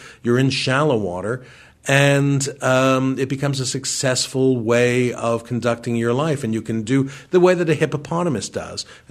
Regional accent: Montreal, Quebec, Canada; And I know this from growing up in Montreal

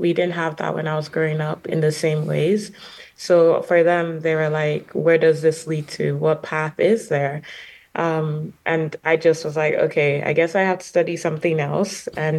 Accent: Lagos, Nigeria; I'm Nigerian. So I was born in Lagos, Nigeria, which is where I grew up. I went to school in Ikeja, which is like on the mainland.

